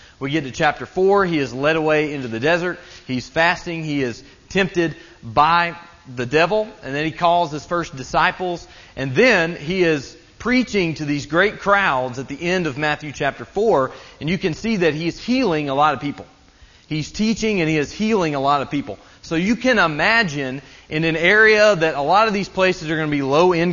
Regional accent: Leeds, Yorkshire and the Humber, United Kingdom; I'm from Leeds.

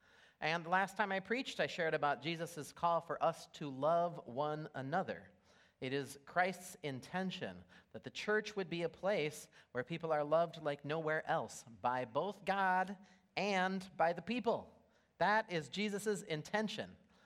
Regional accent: Minnesota, United States; Okay, I know we're from Minnesota.

